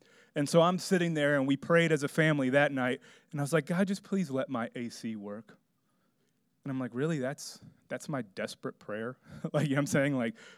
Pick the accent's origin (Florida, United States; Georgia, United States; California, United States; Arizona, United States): Florida, United States; Miami; In Florida, I grew up in Miami.